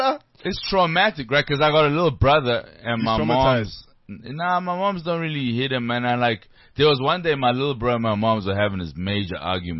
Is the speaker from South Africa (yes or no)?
yes; Johannesburg, Gauteng, South Africa; I'm from Joburg.